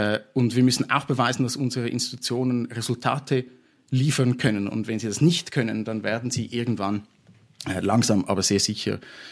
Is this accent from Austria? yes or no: no; Switzerland; Gleichwohl sehe ich auch bei uns in der Schweiz sehr viel Verbesserungspotenzial.